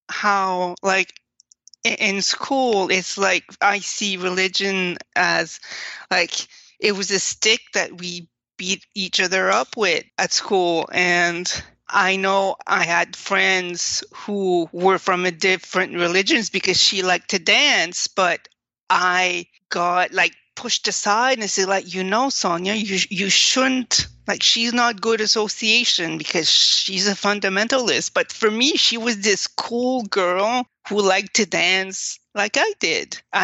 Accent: Quebec, Canada; growing up in French Canada, we had catechism class in public schools

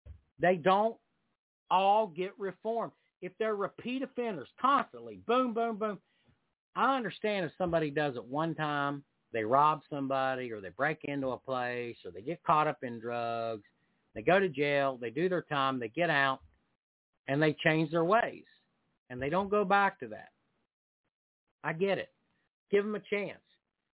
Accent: West Virginia, United States; But he's from West Virginia, my home state.

